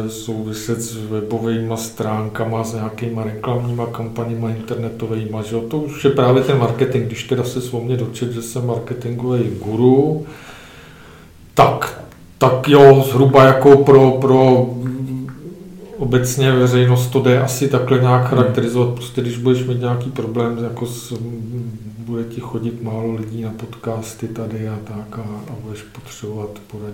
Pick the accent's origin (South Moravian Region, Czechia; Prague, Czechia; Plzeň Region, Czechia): Prague, Czechia; now in Říčany, Czechia; já jsem Pražák rodilej, že jo, a jako měl jsem Prahu jako velmi rád, poměrně dlouho